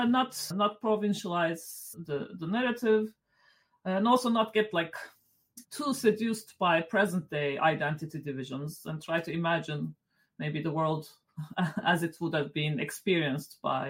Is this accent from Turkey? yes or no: yes; Turkey; especially the Turco-Mongol narrative because I'm from Turkey?